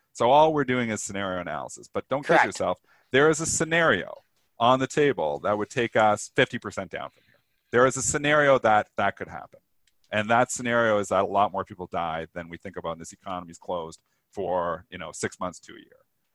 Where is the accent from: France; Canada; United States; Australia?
Canada; because where I am, I'm obviously Canadian